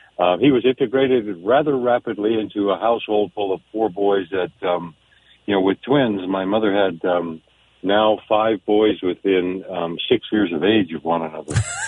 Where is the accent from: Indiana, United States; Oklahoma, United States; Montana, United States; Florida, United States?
Montana, United States; Thompson Falls; born there; I was born in Thompson Falls, actually. My parents came from Thompson Falls, and they were married and then took off.